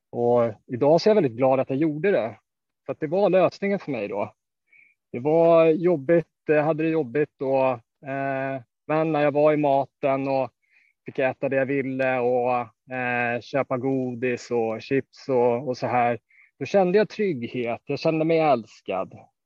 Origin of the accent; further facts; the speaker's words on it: Stockholm, Stockholm County, Sweden; Jag kommer från Stockholm. Jag växte upp utanför Stockholms södra förorter. Jag växte upp i ett svårt hem.